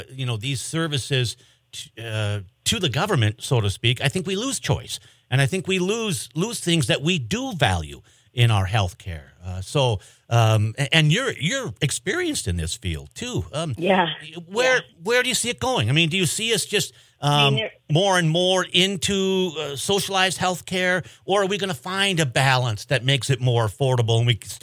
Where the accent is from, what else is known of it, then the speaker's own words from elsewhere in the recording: Montana, United States; Montana is changing. And that's hard, I think, for like, you grew up here, I grew up here.